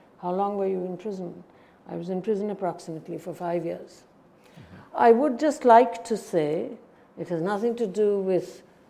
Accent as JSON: {"language": "English", "country": "India", "tie": "born there", "said": "I was born in British India"}